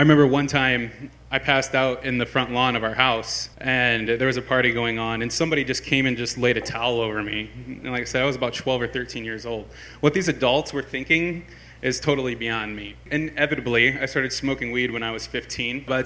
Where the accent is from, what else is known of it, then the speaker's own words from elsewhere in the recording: Fort Wayne, Indiana, United States; So I was born and raised here in Fort Wayne, Indiana. I grew up here in the late 80s and into the 90s, which was a really good time.